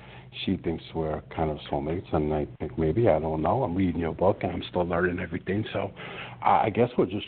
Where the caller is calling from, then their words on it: Kansas, United States; Right now I'm in Kansas